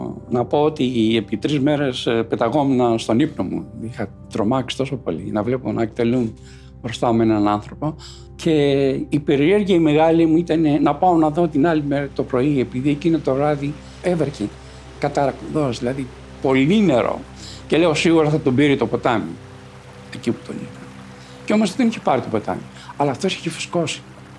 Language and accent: Greek; Kaisariani, Attica, Greece; Γεννήθηκα στην Κεσαριανή. Μέχρι το 1944 που έφυγε η Γερμανία, εγώ ήμουν 6 στα 7.